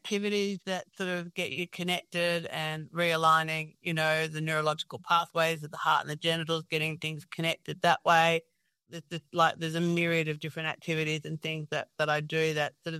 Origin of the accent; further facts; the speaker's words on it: Australia; We grew up in Australia